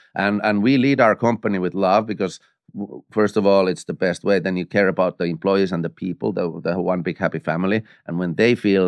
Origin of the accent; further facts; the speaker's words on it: Finland; English is a second language; because I come from Finland and we're pretty freaking real.